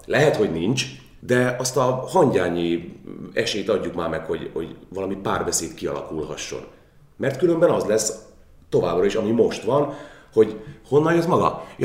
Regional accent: Hungary; born there; ha már egyszer itt születtem ebben az országban, és ezen a nyelven tanultam marha sok pénzért, akkor már szeretnék ebben az országban ezen a nyelven dolgozni

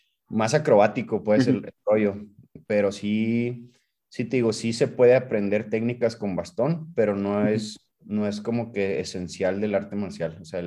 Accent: Nuevo Casas Grandes, Chihuahua, Mexico; yo no soy de aquí, de Chihuahua.

